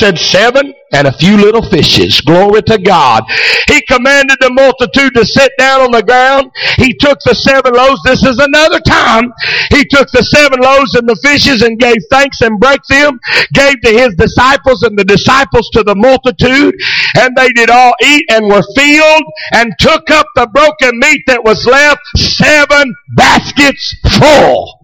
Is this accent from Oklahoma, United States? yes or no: yes; Oklahoma, United States; we was raised up there in Oklahoma, and we got, y'all probably don't even know what this is, we got commodities. Indian commodities.